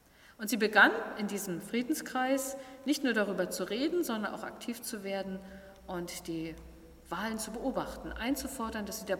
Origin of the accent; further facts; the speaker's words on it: East Germany, Germany; Ich bin selber in der DDR-Zeit groß geworden